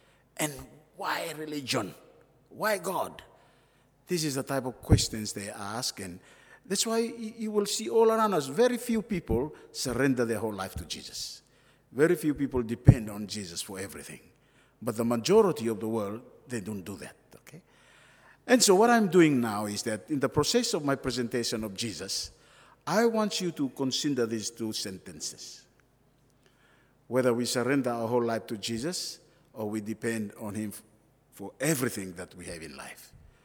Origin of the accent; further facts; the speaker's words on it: Solomon Islands; I'm originally from the Solomons